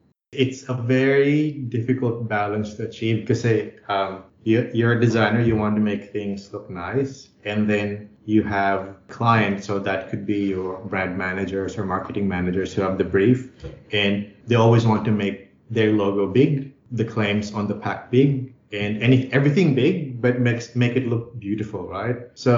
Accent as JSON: {"language": "English", "country": "Philippines", "second_language": "English", "lives_now": "Australia", "said": "Aussies like to speak. Like, so as a Filipino, I needed to learn how to be more assertive."}